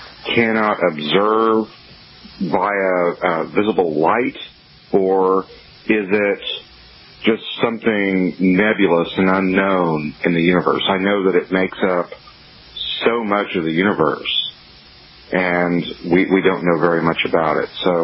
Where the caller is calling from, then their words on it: Dallas, Texas, United States; I'm calling you from Dallas, Texas.